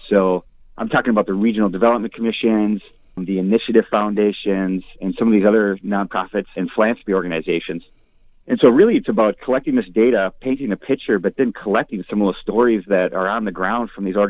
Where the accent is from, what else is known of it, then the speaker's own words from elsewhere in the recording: Hancock, Minnesota, United States; I did. I grew up in Hancock, Minnesota. For folks that don't know where that is, it's kind of west central Minnesota, so out by the University of Minnesota Morris. I grew up 8 miles from there.